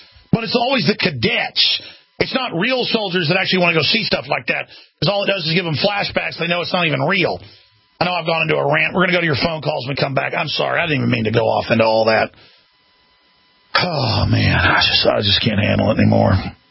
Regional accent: Dallas, Texas, United States; I mean, I grew up in Dallas, folks, people that walked around like that.

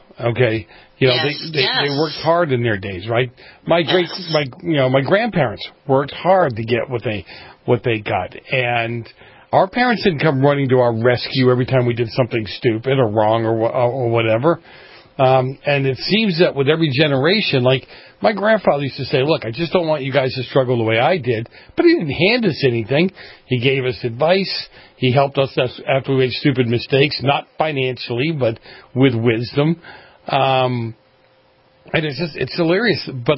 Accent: Boston, Massachusetts, United States; Oh my gosh. I grew up in Boston. I took a train and a bus after school to get to my mom's work.

